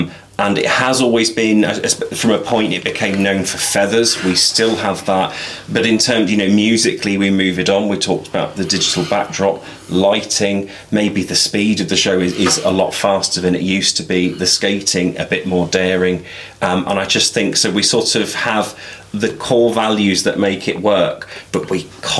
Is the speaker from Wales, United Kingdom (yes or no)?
no; London, United Kingdom; And I'm from London.